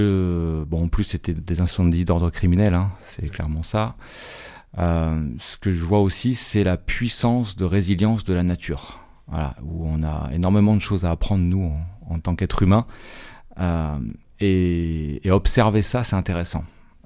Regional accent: Provence-Alpes-Côte d'Azur, France; parce que moi, à la base, je viens des Hautes-Alpes. Donc c'est plutôt montagnard

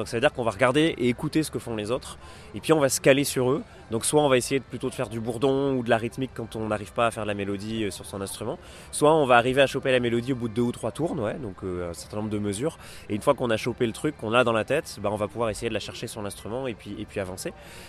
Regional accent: Auvergne-Rhône-Alpes, France; je suis d'Auvergne.

